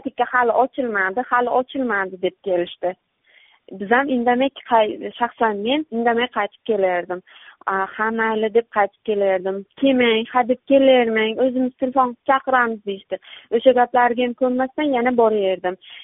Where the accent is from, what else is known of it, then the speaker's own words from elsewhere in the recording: Angor, Surxondaryo Region, Uzbekistan; born there; 1993 yil 16 aprelda Angor tuman Gulzor mahallasida tug'ilganman.